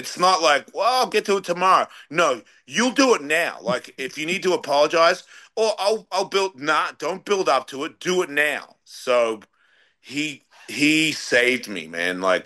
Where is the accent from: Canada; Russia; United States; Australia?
Australia; I'm from Australia